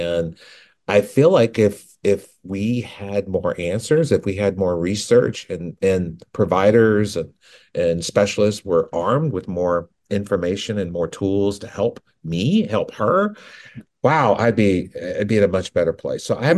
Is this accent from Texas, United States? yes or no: no; Georgia, United States; I grew up in South Georgia